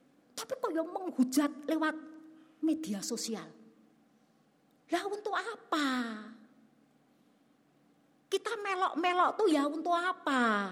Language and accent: Indonesian; Central Java, Indonesia; Kita orang Jawa Tengah gak usah melok-melok lah ya.